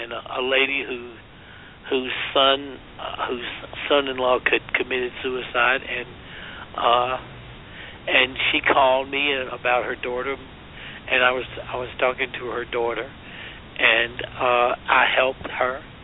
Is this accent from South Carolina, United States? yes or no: yes; South Carolina, United States; You know, I grew up in South Carolina. Everybody goes to hell where I come from.